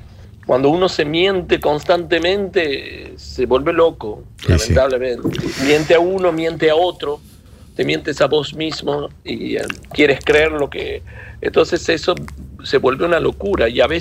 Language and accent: Spanish; Canada; Yo soy canadiense también.